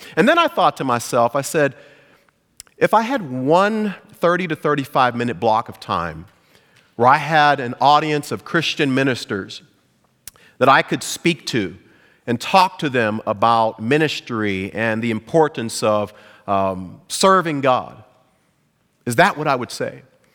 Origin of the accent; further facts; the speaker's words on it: Pittsburgh, Pennsylvania, United States; now in Dallas, United States; And then, of course, I'm from Pittsburgh, so I had to throw in my Pittsburgh Steelers in there